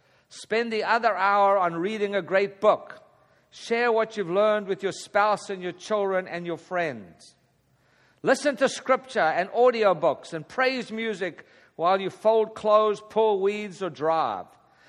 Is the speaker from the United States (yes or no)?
no; South Africa; I grew up in South Africa where we had no TV.